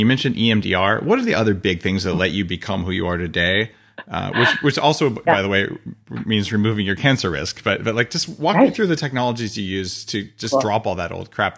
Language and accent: English; New Mexico, United States; It's so a super poor part of the world with lots of drug and alcohol problems. I grew up in New Mexico, so